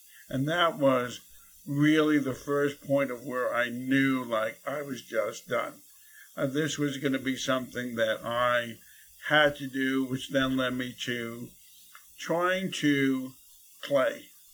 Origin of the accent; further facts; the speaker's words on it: New York City, New York, United States; growing up in New York City, being exposed to every type of of ethnic background from people who would come into my family's house.